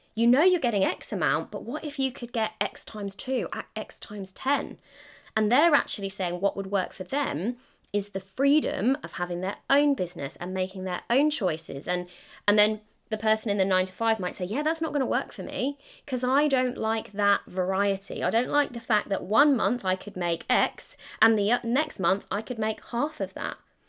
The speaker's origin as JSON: {"language": "English", "region": "England", "country": "United Kingdom", "accent": "English", "said": "Now, I don't know if it's my English accent or if it's the way I say the word"}